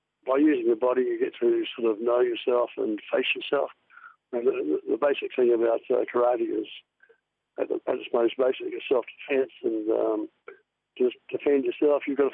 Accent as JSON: {"language": "English", "region": "Wellington", "country": "New Zealand", "also_born_or_lived": "Christchurch", "lives_now": "Nelson, New Zealand", "said": "I was originally from Wellington, and then I moved to Christchurch for my company, which was a publishing company."}